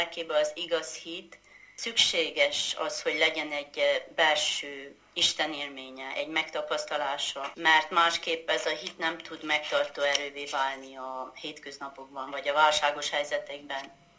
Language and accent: Hungarian; Ciumani, Harghita, Romania; born or raised there